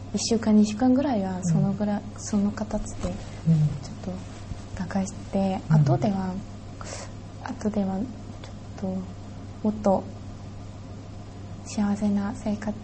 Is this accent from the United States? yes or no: no; South Korea; 私やっぱり韓国人だから韓国でこんな服を着てちょっと歩いたりしたら